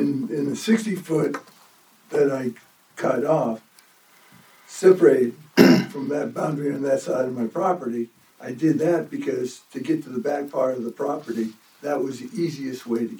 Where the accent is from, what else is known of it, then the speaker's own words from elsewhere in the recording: Laconia, New Hampshire, United States; I grew up in Laconia, okay, and the first thing I bought when I graduated from college was that piece of land. And it's always been my intention of doing something back here in New Hampshire.